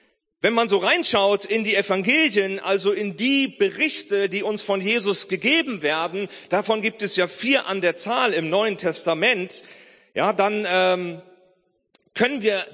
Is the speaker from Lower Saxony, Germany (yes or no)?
yes; Celle, Lower Saxony, Germany; aber in meiner Teenagerzeit habe ich in Celle gelebt, ja, das ist meine Geburtsstadt, ja, wo ich also herstamme, Celle in der Südheide.